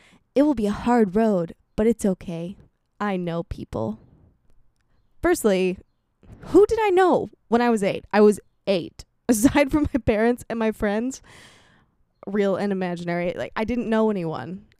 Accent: United States; because obviously I grew up in America and that's a big part of who I am

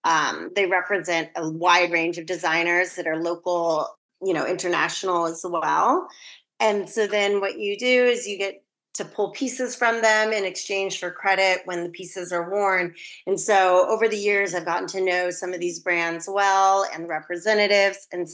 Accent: Sacramento, California, United States; I grew up in Northern California. So I grew up in Sacramento, which basically had no exposure to any of this.

